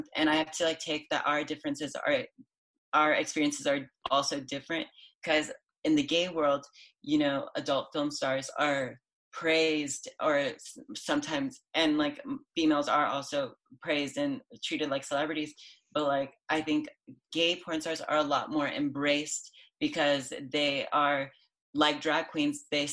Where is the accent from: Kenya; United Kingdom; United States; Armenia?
United States; Pacoima, California; I grew up in the Valley, very poor, you know, like I grew up in Pacoima, North Hills, like that area, it's very bad.